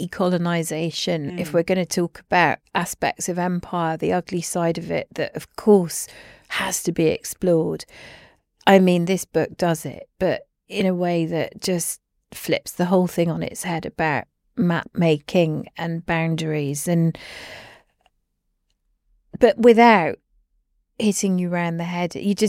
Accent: Edinburgh, Scotland, United Kingdom; I grew up in Edinburgh, you know, it's the place I still call home, along with London.

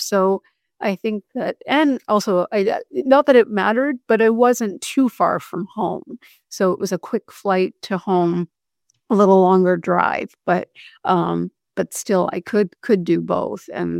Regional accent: Ontario, Canada; now in Chicago, United States; I grew up in Ontario, and I went to medical school at University of Toronto.

